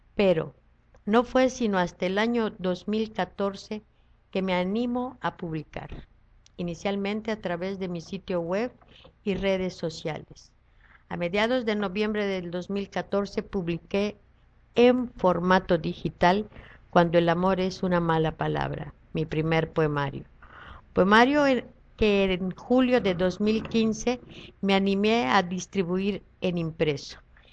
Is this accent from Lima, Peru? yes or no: no; Ica, Peru; realicé la presentación del poemario oficialmente en mi ciudad natal, Ica.